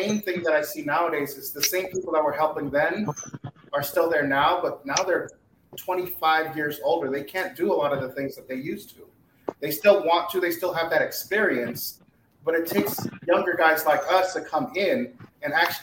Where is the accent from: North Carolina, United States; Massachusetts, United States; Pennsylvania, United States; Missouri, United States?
Massachusetts, United States; Boston; when I was younger, I grew up in Boston, and we saw our Elks Lodge, our Moose, our VFW.